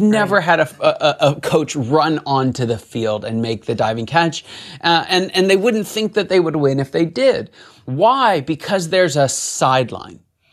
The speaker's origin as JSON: {"language": "English", "town": "Pittsburgh", "region": "Pennsylvania", "country": "United States", "said": "I'm from Pittsburgh, and we still talk about the immaculate reception from Franco Harris, right?"}